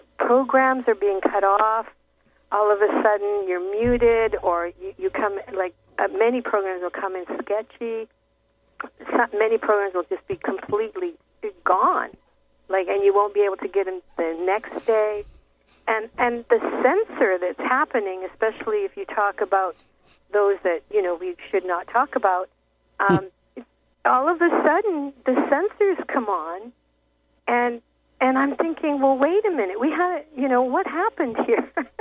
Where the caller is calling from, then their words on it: Washington, United States; Oh, I'm calling from Washington State.